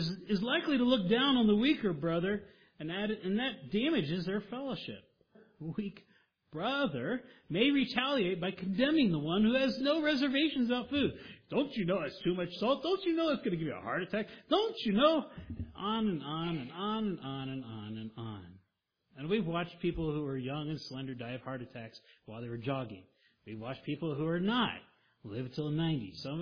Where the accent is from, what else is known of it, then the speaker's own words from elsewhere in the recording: Oklahoma, United States; You have to be older from Oklahoma like me. Yeah. I'm from Oklahoma.